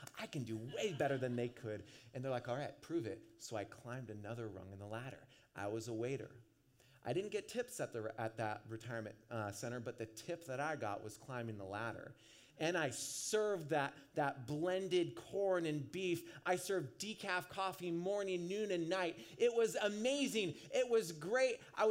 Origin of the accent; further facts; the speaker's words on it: Stanwood, Washington, United States; where I grew up in Stanwood, Washington, not a lot of people worked when they were 15